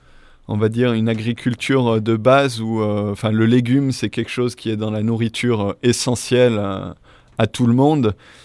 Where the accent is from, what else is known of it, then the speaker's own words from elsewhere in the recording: Firminy, Auvergne-Rhône-Alpes, France; Alors, je viens de la Loire. Du coup, je viens de la région de Saint-Étienne, à côté de Saint-Étienne, une ville qui s'appelle Firminy.